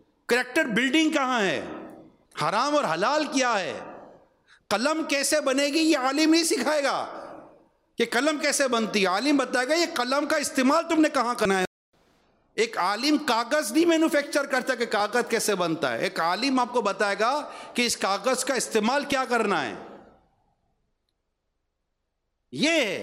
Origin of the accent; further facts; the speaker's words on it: Pakistan; میں مسلمان ہوں، مجھے کیوں نہیں آتا، میں پاکستانی ہوں، میں بچپن سے روڈوں پہ چاہ رہا ہوں